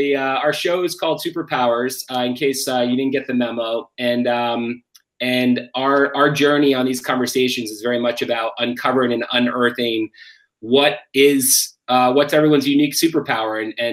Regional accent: Boston, Massachusetts, United States; the one thing that we've always had in common, at least we have one thing, the Bostonian roots.

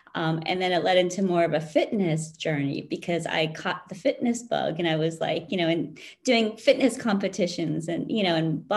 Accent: South Korea; also born or lived in Wellesley, Massachusetts, United States; now in United States; I was adopted, well, I was born in South Korea and adopted to my family who are white American. They raised me in Massachusetts. So I grew up in outside of Boston in a community called Wellesley, Massachusetts.

